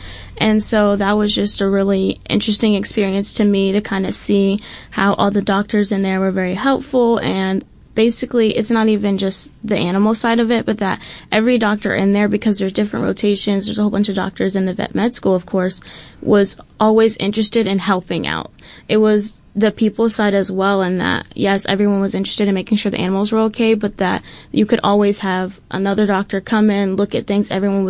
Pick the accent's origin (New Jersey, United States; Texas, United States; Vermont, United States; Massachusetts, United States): Texas, United States; I'm from Texas, and the State Fair of Texas is a huge thing.